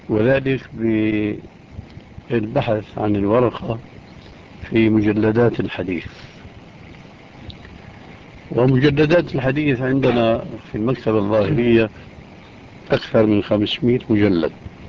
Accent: Syria; وكما يقولون عندنا في الشام بلا طول سيرة

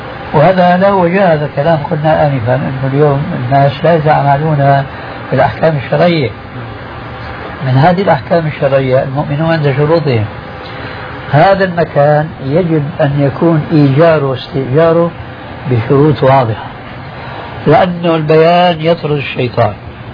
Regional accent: Syria; هذا التعامل ما يسمى بخلو رجم أو الفروغية عندنا في سوريا المسلمون لا يعرفونها قديما.

